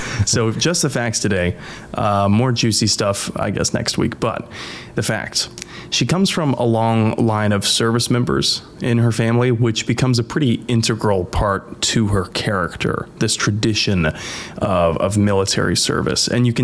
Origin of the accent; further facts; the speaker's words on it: Midwest, United States; I think we know a lot of people, or at least I did, growing up in the Midwest.